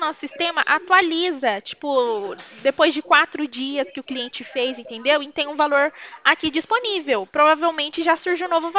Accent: São Paulo, Brazil; eu sou daqui de São Paulo.

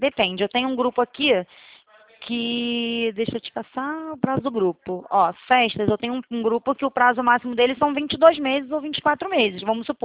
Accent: Rio de Janeiro, Brazil; Sou carioca, né?

